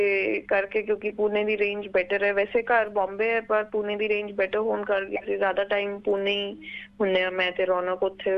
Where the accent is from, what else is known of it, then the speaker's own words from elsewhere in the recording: Patiala, Punjab, India; ਮੈਂ ਪਟਿਆਲੇ ਤੋਂ ਹਾਂ, ਮੈਂ ਪੜ੍ਹਾਈ ਕੀਤੀ ਹੈ ਯਾਦਵਿੰਦਰਾ ਪਬਲਿਕ ਸਕੂਲ ਚ